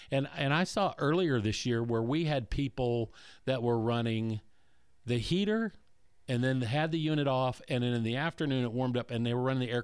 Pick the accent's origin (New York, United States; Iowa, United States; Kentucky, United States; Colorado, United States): Colorado, United States; now in Florida, United States; I grew up in Colorado thinking that I would ever live in a house in Florida at 76 or 77, 78 degrees.